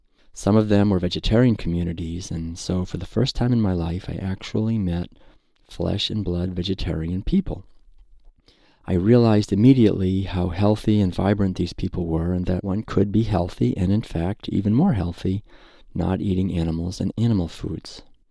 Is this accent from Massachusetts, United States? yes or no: yes; Concord, Massachusetts, United States; I was born and raised in New England, Concord, Massachusetts, and was taught to eat like everyone else.